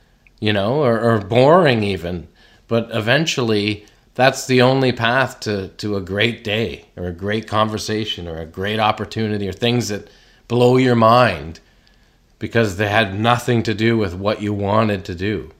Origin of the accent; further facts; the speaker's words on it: Canada; So, in growing up in Canada, there was a lot of that.